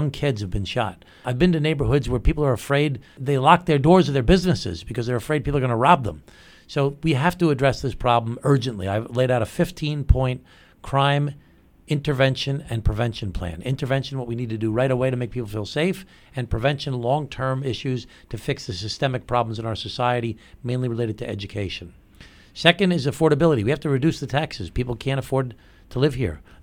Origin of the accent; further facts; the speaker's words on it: Glen Cove, New York, United States; I was the mayor of my hometown, a little small city of Glen Cove, for 8 years.